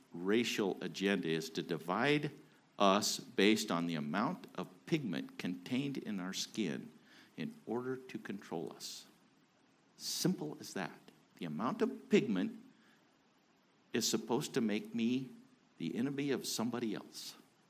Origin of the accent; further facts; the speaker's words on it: Idaho, United States; I didn't live in the South. I grew up in Idaho.